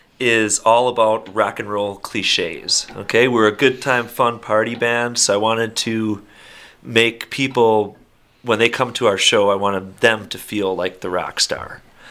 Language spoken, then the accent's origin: English; Milwaukee, Wisconsin, United States; But we love Wisconsin. I'm originally from Milwaukee.